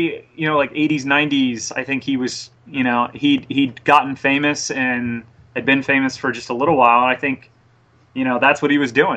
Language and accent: English; Mount Vernon, United States; I grew up in Mount Vernon, and which is about an hour northeast of where I'm living now.